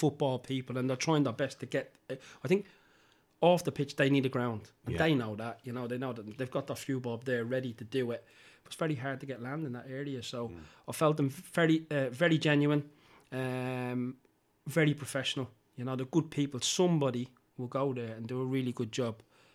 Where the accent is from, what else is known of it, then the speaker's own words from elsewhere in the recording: Dublin, Leinster, Ireland; we're both from Dublin, which obviously helped